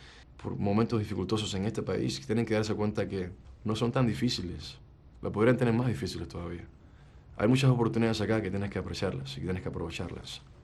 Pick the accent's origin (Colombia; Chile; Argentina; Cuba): Cuba; now in United States; Esto no es mentira mía, así crecí yo en Cuba.